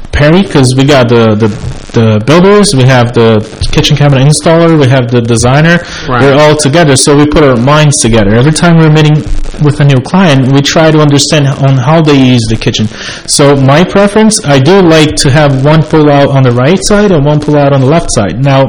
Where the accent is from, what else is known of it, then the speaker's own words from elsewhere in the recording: Brazil; My wife's from Brazil. So I'm from Brazil as well.